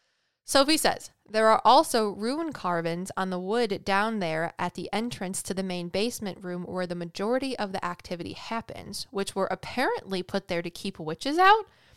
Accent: Wales, United Kingdom; I want to go to a castle in Wales, not only because I'm Welsh, but because castle in Wales, come on.

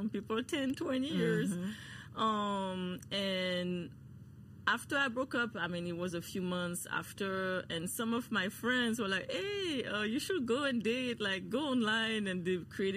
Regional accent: Guadeloupe; We're from the Caribbean, but it's not the same mm-hmm, island. Mm-hmm. He didn't know about Guadeloupe.

